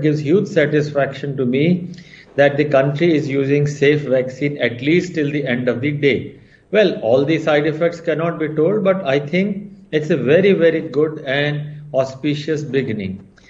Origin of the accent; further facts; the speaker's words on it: India; English is a second language; I am proud Indian.